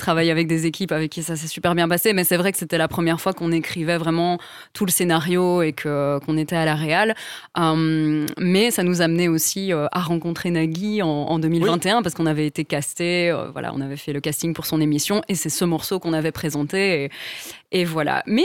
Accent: Belgium; peut-être aussi qu'en tant que Belge, on s'est dit « Ouh, on va arriver là-bas en France

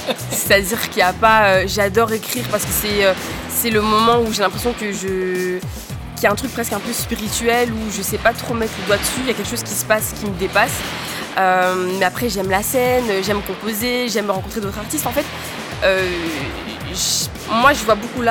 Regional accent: Brussels, Belgium; je viens de Molenbeek, de Bruxelles, j'ai écouté de tout. J'ai une mamie qui écoutait de la variété française, mais je suis congolaise

